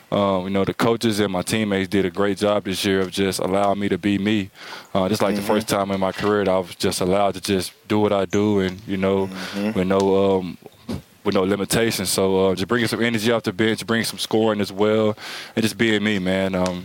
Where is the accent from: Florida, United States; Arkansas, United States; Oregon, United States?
Arkansas, United States; Little Rock; I'm from Little Rock, Arkansas. People don't really make it from where I'm from.